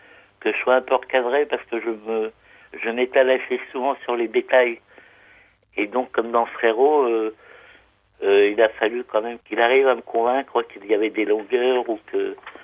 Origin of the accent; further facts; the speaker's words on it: Caen, Normandy, France; born there; Oui, je suis né à Caen.